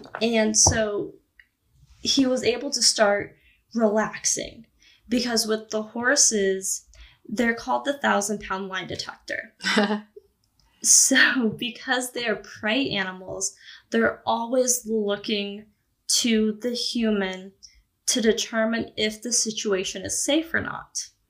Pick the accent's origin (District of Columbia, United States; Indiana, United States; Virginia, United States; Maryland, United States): Indiana, United States; now in Texas, United States; So with my own personal journey, I'm originally from Indiana.